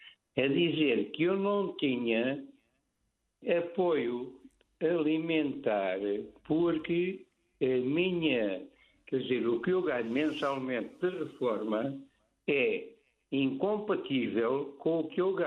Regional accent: Lisbon, Portugal; now in Queluz, Portugal; Eu moro em Queluz, mas não sou de Queluz. Eu sou nascido e criado em Alvalade, na Avenida da Igreja.

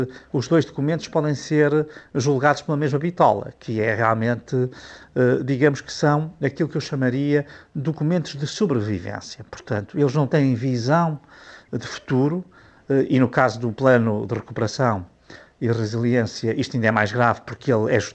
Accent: Portugal; como português eu julgo que temos de estar muito contentes

